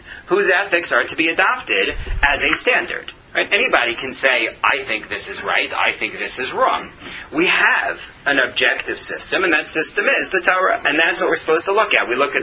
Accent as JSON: {"language": "English", "country": "United States", "said": "I'm an American, so I just take it as a given."}